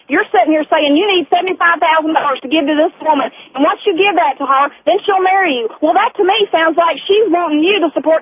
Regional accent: United States; I'm an American citizen.

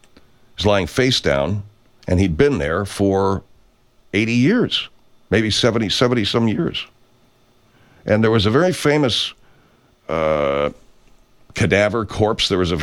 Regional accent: California, United States; I come from Southern California. That means only one thing. You hate San Francisco sports teams.

